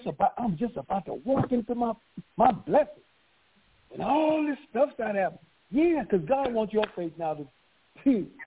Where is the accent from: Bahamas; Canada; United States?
Bahamas; You know, like when I grew up in the Bahamas, we can smell when it's about to rain.